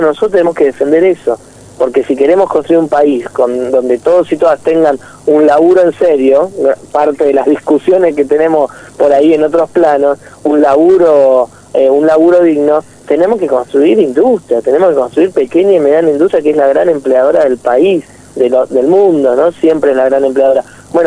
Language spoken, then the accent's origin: Spanish; San Martín, Buenos Aires Province, Argentina; Yo soy de San Martín